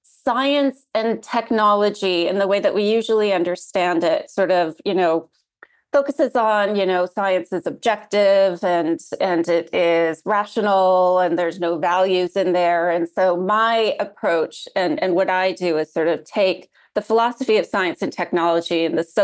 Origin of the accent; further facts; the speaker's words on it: Canada; moved away; I'm Canadian, but I've been here since 2017.